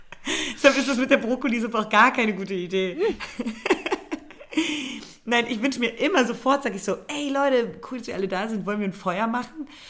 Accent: Brandenburg, Germany; now in Cologne, Germany; die werde ich nicht in Köln verbringen, sondern in meiner Heimat in Berlin.

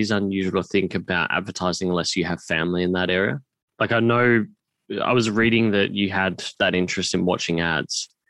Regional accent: Melbourne, Victoria, Australia; Yeah, I grew up in Melbourne.

